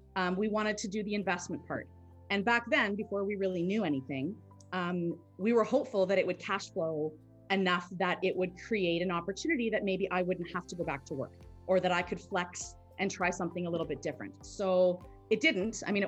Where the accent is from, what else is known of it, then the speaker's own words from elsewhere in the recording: Sudbury, Ontario, Canada; I'm from Sudbury, Ontario, which is just an hour or so away from you guys.